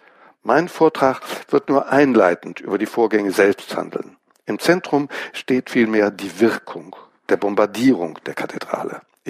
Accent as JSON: {"language": "German", "town": "Aachen", "region": "North Rhine-Westphalia", "country": "Germany", "tie": "born or raised there", "said": "ich bin in Aachen aufgewachsen und in Aachen in die Schule gegangen und habe durchaus sentimentale Beziehungen zu der Stadt."}